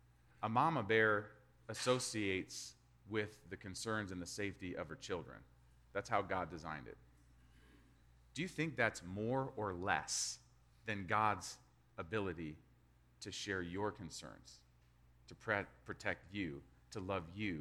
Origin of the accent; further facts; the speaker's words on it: Kentucky, United States; I've heard in Louisville, you guys think I'm going to rip. I'm always ripping on my home state.